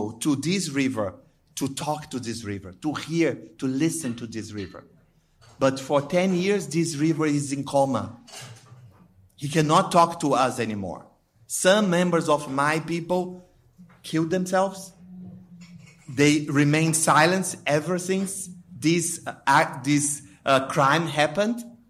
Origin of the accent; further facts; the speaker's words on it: Brazil; Well, I am from Brazil. I'm from an indigenous tribe called Krenak.